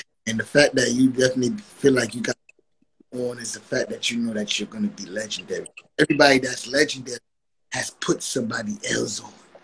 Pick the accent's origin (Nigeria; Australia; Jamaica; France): Jamaica; now in New York, United States; I'm Jamaican.